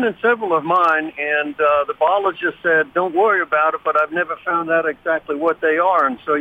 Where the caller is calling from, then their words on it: Orono, Maine, United States; I'm calling from Orno.